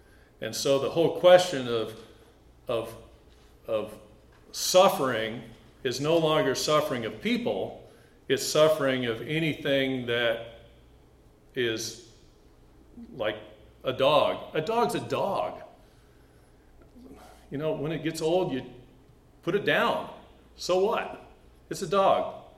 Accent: India; also born or lived in East Africa; and I grew up in India and East Africa

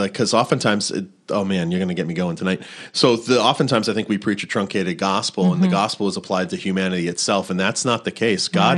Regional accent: Plymouth, Massachusetts, United States; I grew up on the East Coast. I grew up in Plymouth, Massachusetts, and it's a coastal town.

